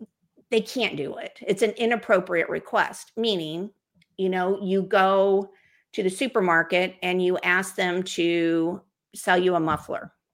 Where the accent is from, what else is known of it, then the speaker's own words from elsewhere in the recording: Dallas, Texas, United States; I almost said y'all, which is very Texan. I'm from Dallas, Texas.